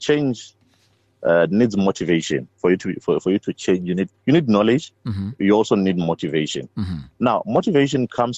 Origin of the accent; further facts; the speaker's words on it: Botswana; I came from Botswana to South Africa to go and preach.